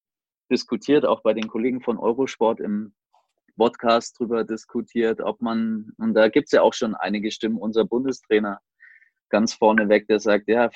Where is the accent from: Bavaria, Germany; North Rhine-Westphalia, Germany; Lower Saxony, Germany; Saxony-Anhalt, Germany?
Bavaria, Germany; ich bin ja aus der Nähe hier, ich bin ja in Franken auch, bin aus der Nähe von Nürnberg, da wohne ich in Erlangen